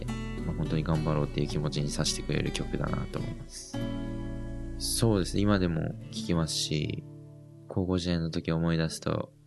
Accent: Fukuoka, Japan; 僕は福岡出身で、福岡で育って、

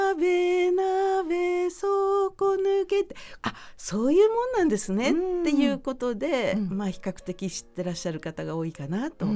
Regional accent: Kanto, Japan; 関東と関西とかなりイントネーション違うので、うん、私は関東の人間なので、

